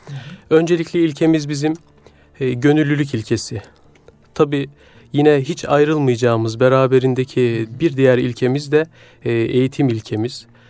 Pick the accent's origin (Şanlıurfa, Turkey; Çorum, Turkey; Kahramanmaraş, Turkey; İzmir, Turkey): Çorum, Turkey; İskilip; born there; 1983 Çorum İskilip doğumluyum.